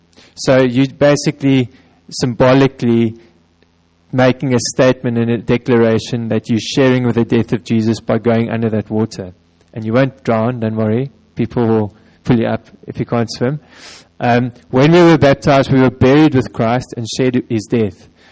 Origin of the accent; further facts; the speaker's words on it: Wellington, New Zealand; I was actually in Shofar last week in my hometown of Wellington